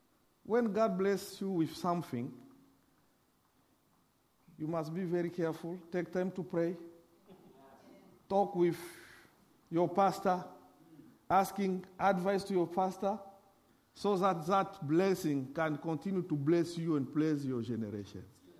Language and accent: English; DR Congo; first language fr; English is a second language; Because English is my fifth language. I'm coming from French-speaking country. So French is my language.